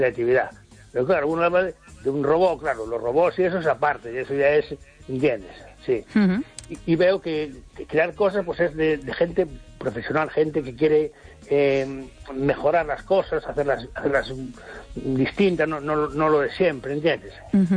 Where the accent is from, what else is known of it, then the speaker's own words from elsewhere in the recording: Ferrol, Galicia, Spain; de Ferrol.